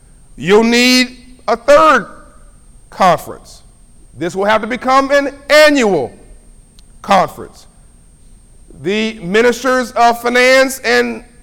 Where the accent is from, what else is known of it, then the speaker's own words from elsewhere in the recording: Compton, California, United States; I grew up in a challenged neighborhood. I grew up in Compton, California, South Central LA. I'm very proud of it.